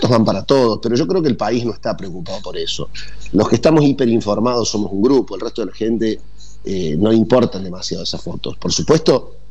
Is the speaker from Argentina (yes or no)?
yes; Argentina; no podemos seguir discutiendo sobre lo que ella diga y que nos marque la agenda como argentinos